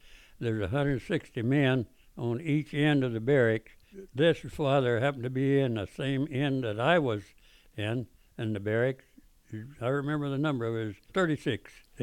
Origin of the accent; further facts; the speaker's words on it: Inola, Oklahoma, United States; My hometown was Ainola, a little Indian town. And it was near Claremore in Tulsa and Muskogee. I was just kind of in a triangle there. And I grew up there on a farm.